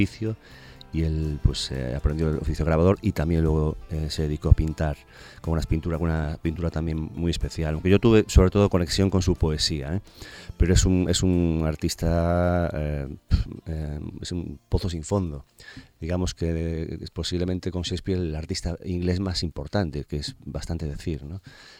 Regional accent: Galicia, Spain; canto en varios idiomas, en gallego, por supuesto, soy de Galicia, en castellano también, en italiano. En inglés también cantaba

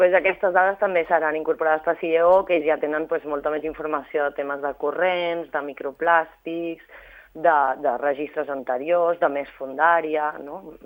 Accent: Ibiza, Balearic Islands, Spain; sobretot perquè som d'Eivissa

